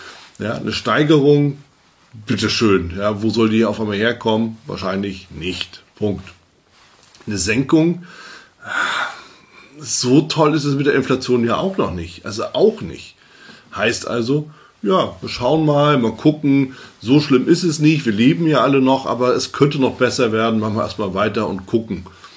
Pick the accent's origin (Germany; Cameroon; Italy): Germany; Hamburg; ganz frisch aus Hamburg, aus Deutschland.